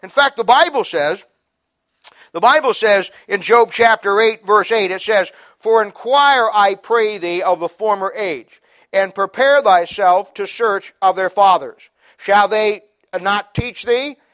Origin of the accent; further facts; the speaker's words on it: United States; And I'm an American. I live in America.